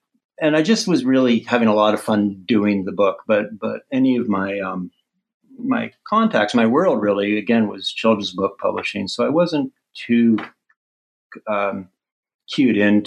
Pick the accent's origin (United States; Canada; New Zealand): Canada; they were Canadian, and that was great because I'm Canadian, and it's kind of nice to publish with somebody from my own country.